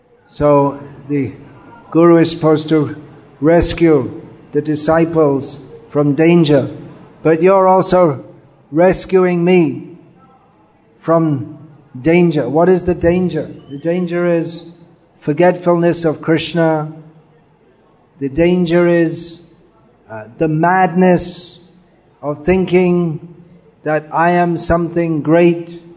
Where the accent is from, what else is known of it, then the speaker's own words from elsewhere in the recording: England, United Kingdom; born there; because I was born in England